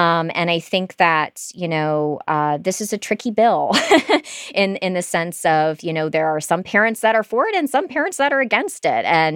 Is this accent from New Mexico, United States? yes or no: no; Michigan, United States; I was so fascinated by this because I'm not from Florida. I'm from Michigan.